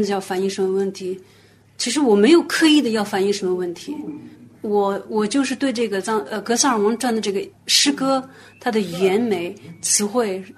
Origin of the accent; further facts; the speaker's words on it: Beijing, China; also born or lived in Qinghai, China; 我来自安多藏区，我出生在安多藏区青海，青海湖畔，很小就离开家乡去了北京，在北京长大